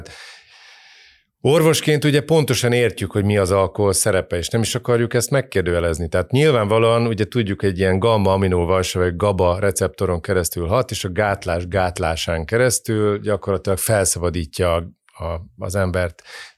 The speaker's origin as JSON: {"language": "Hungarian", "town": "Székesfehérvár", "region": "Fejér", "country": "Hungary", "tie": "born or raised there", "said": "voltunk Székesfehérváron, ami nekem különösen klassz volt, mert ugye a szülővárosom, és egy csomó gyerekkoromból ismerős ember"}